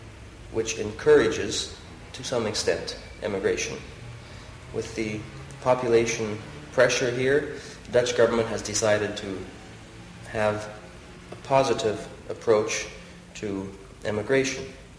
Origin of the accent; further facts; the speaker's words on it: Canada; being a Canadian, with my Canadian background, with the Canadian idea of space